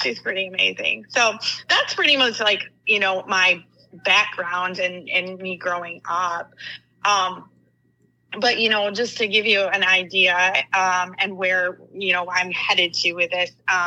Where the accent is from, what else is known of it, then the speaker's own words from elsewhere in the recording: Grand Rapids, Michigan, United States; So, so I grew up in the Grand Rapids area, had one brother, great mom and dad